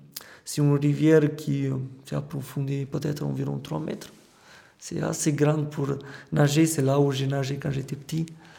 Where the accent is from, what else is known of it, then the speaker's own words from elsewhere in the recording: Panade, Alba County, Romania; French is a second language; Je viens de Roumanie, dans un petit village qui s'appelle Panade. C'est à côté d'une ville qui s'appelle Blaj.